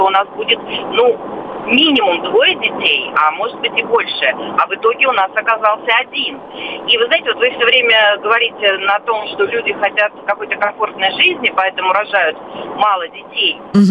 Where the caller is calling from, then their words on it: Moscow, Russia; из Москвы.